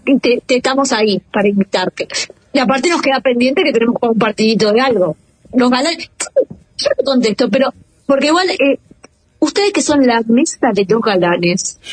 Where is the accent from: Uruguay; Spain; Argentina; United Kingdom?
Uruguay; la otra mitad somos uruguayas.